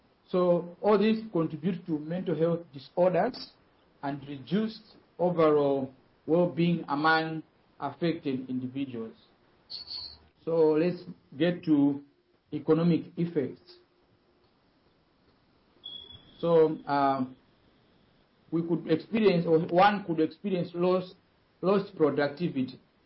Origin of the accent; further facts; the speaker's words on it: Malawi; now in Liberia; from Malawi. I'm serving here in Liberia.